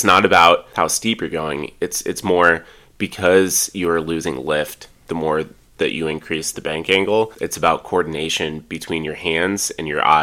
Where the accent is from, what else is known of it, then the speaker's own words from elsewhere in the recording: Midwest, United States; I grew up in the Midwest with a bunch of snowbirds.